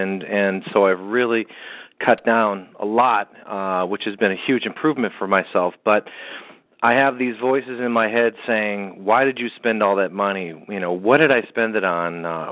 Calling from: Massachusetts, United States; I'm calling from Massachusetts.

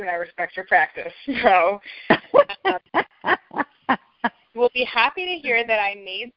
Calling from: Washington, District of Columbia, United States; I'm calling from Washington, D.C.

